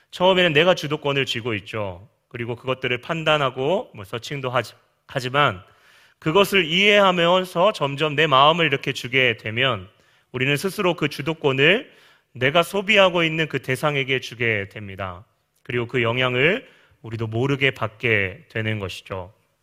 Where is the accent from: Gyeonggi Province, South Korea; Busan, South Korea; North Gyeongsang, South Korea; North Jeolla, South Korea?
North Jeolla, South Korea; Jeonju; 제 고향이 전주거든요.